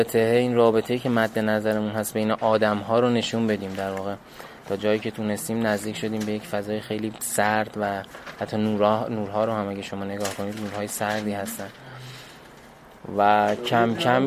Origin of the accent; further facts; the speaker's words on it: Kashan, Isfahan, Iran; now in Tehran, Iran; ما هممون اهل کاشان هستیم، حالا یه سری تهران زندگی می‌کنیم ولی همه اهل کاشان هستیم، یعنی تئاتر رو از کاشان شروع کردیم